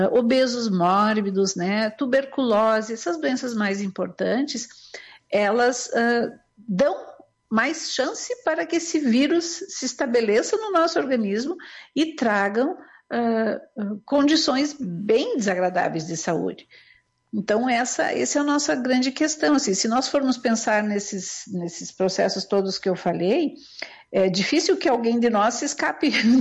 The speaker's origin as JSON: {"language": "Portuguese", "region": "South Region", "country": "Brazil", "said": "nós como brasileiros e pessoas que enfrentam o nosso inverno, nós aqui no sul"}